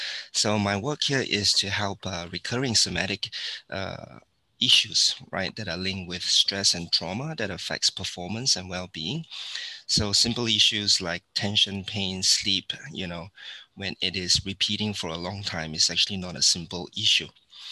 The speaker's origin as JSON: {"language": "English", "country": "Singapore", "said": "I'm from Singapore."}